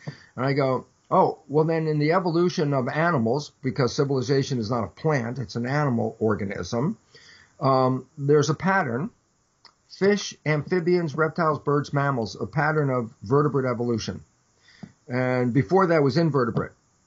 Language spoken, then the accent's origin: English; California, United States; you know, I'm, you know, a Californian.